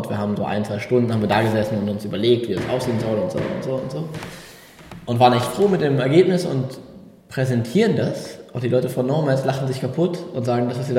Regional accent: Germany; now in Spain; Ich bin südlich von Köln am Rand vom Westerwald aufgewachsen. Ich bin Österreicher, was meine Nationalität angeht, habe aber in Österreich nie gelebt, was man an meinem Akzent hört. Mit Familie von ein bisschen überall

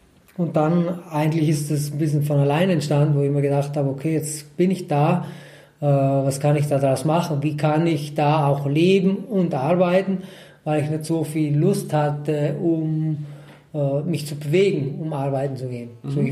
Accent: Trentino-Alto Adige, Italy; ich komme aus Südtirol

